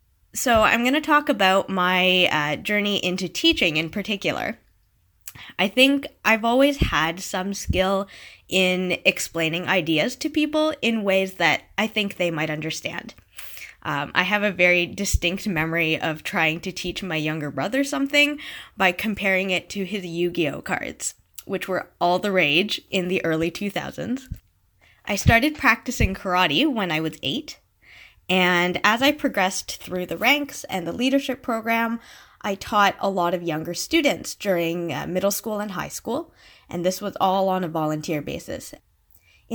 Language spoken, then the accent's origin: English; Ottawa, Ontario, Canada; I grew up in Ottawa. I was a student in the French Immersion program in the English Public School Board, so that's the Ottawa-Carleton District School Board, from kindergarten to grade 12.